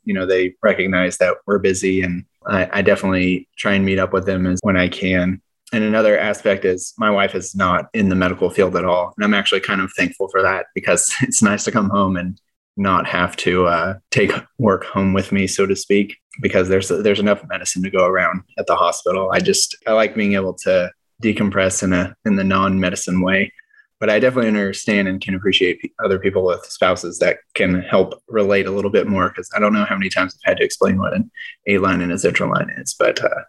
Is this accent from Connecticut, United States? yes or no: no; Austin, Texas, United States; since I grew up specifically in Austin, Texas, a lot of the friends I have are the same ones I went to high school and college with at UT.